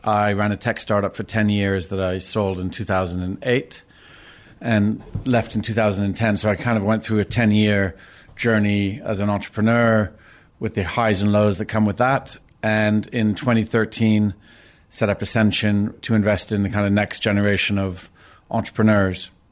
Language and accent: English; Canada; moved away as an adult; now in London, United Kingdom; I'm originally Canadian, and I've moved to London in 1997